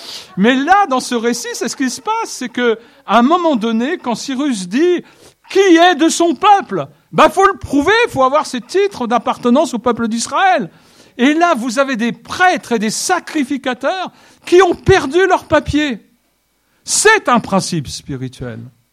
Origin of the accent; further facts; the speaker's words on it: Marseille, Provence-Alpes-Côte d'Azur, France; born there; Moi, je suis né en France. Enfin, presque, je suis né à Marseille. C'est presque la France.